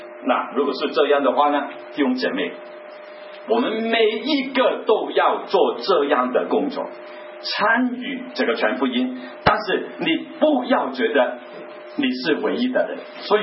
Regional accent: China; 所以我是中国人，我信了主啊

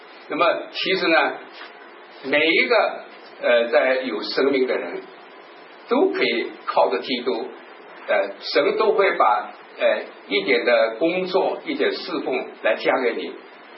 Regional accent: Shanghai, China; accent: Shanghai; 我说我更不行什么呢？我不是标准的普通话，我是上海口音

